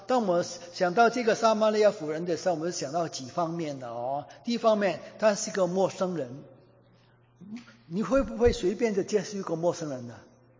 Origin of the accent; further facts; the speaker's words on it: Hong Kong; 我们香港人都是这样的啦